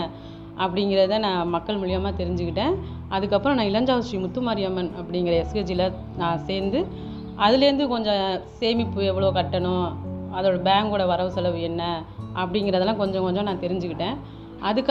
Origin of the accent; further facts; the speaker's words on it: Variyapatti, Tamil Nadu, India; என்னுடைய சொந்த ஊர் வந்து திருமய ஒன்றியத்தில் வாரியப்பட்டிங்கிற கிராமத்தில் என்னோட சொந்த ஊர். நான் 2008 வந்து திருமய ஒன்றியம் தான் இளஞ்சாவூருங்கிற ஊராட்சியில் என்னை கல்யாணம் பண்ணாங்க.